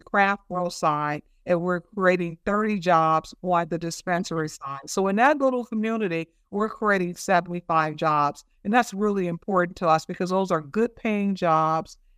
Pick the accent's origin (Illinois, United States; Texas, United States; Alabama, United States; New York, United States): Illinois, United States; Chicago; I grew up in Roseland, which is a pretty tough community here in Illinois.